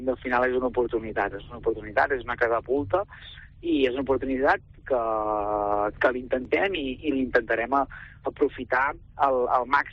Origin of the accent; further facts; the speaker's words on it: Vic, Catalonia, Spain; que nosaltres som de Vic, som molt de Vic